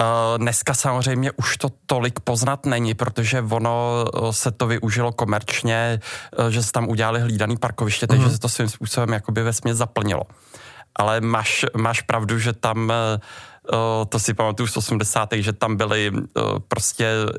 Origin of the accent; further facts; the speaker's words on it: Prague, Czechia; Tak já jsem se narodil počátkem 80. let v Praze. V podstatě pocházím, my jsme bydleli na Jižním městě, kde v podstatě jsem bydlím jako v té podobné oblasti do dneška.